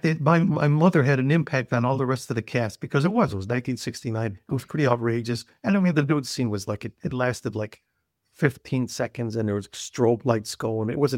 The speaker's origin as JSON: {"language": "English", "town": "Cicero", "region": "Illinois", "country": "United States", "said": "I was in junior college. She was in high school. I was from Cicero. She was from Berwyn."}